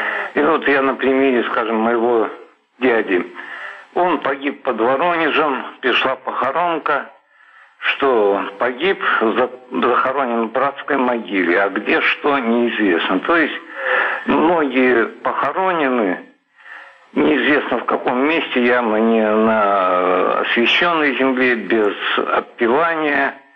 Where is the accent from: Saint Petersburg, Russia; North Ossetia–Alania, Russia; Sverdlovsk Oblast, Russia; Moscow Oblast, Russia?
Saint Petersburg, Russia; Я из Санкт-Петербурга.